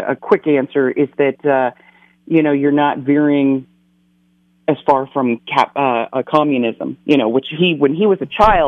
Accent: Montana, United States; And I grew up in Montana on the Flathead Reservation up there. I'm Native American.

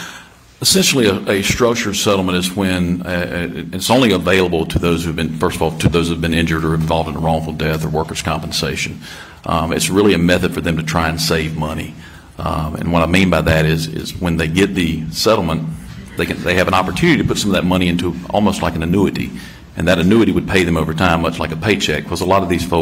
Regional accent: Conway, South Carolina, United States; now in Columbia, United States; Oh, grew up in Conway, South Carolina.

